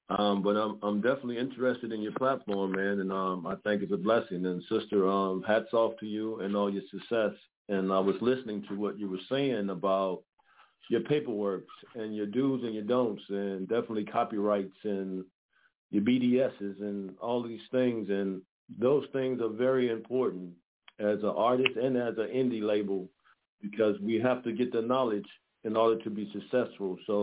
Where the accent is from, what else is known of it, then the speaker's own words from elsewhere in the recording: Detroit, Michigan, United States; now in Louisiana, United States; I'm from Detroit, but I live in Louisiana now.